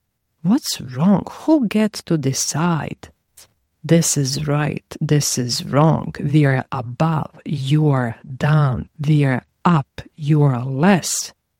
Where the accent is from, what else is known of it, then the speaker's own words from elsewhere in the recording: Croatia; My family, we were profiled based on our ethnicity. I'm Serbian from Croatia.